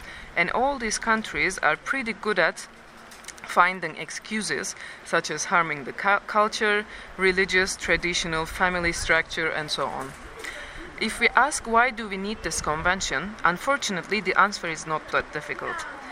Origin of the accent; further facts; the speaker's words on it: Cyprus; also born or lived in Istanbul; Actually I am from Cyprus, but I've studied in Turkey and lived in Istanbul 11 years.